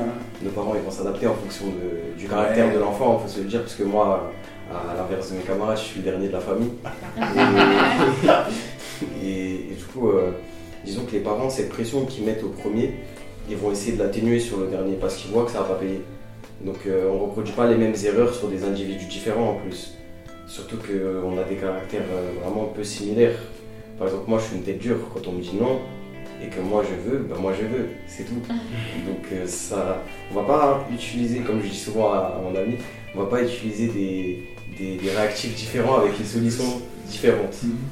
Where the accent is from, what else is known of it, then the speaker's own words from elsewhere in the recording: France; Parce que nous, on a grandi ici, on a grandi en France, nous sommes français.